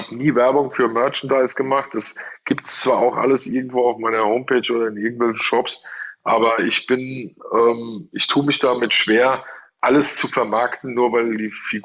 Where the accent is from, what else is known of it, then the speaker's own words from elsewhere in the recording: Hesse, Germany; Das ist authentisch, weil Ebelwoi, das ist hier meine Heimat.